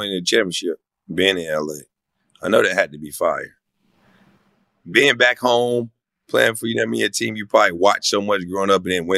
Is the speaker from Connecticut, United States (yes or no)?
no; North Carolina, United States; I'm glad I'm from North Carolina because I ain't have the exposure to a lot of stuff.